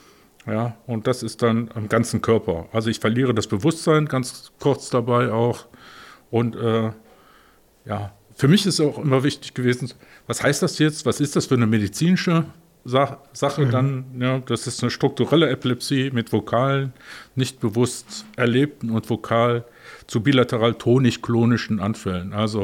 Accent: Cologne, North Rhine-Westphalia, Germany; Ich bin Kölner, in Köln geboren aufgewachsen und lebe immer noch in Köln.

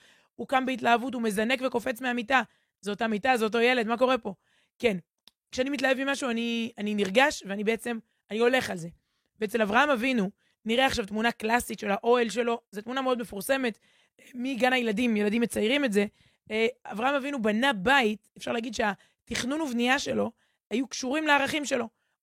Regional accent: Ramat HaSharon, Tel Aviv District, Israel; אני נולדתי ברמת השרון, גדלתי שם

